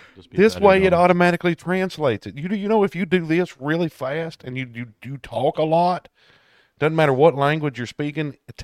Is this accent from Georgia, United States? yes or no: no; Tennessee, United States; And I'm from Tennessee.